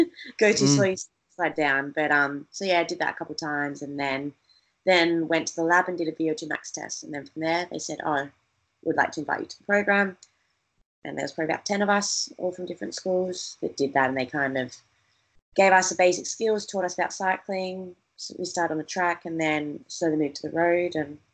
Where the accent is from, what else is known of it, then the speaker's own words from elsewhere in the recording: South Australia, Australia; growing up in Australia, kicking around on bikes